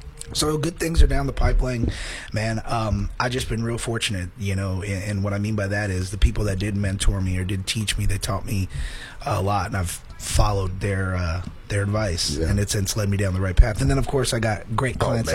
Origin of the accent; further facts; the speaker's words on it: Sugar Land, Texas, United States; also born or lived in Kansas City; No, I am. I grew up in Sugar Land, actually.